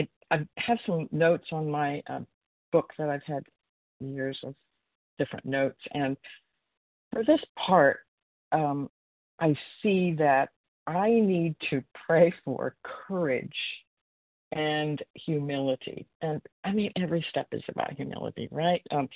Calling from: Washington, United States; Oh, sorry, Washington State. PST.

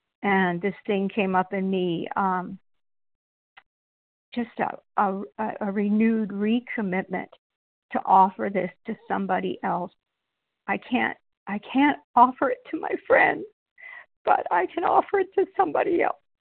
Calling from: Washington, United States; I'm calling from Washington State, Southwest Washington.

